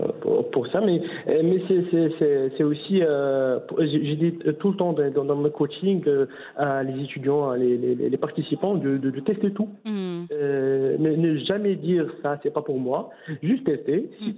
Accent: Casablanca, Casablanca-Settat, Morocco; Donc, c'est une grande ville. Donc, je suis de Hey Mohamedi.

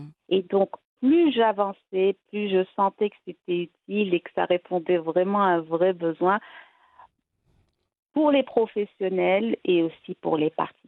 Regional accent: Morocco; On est marocain, on est musulman

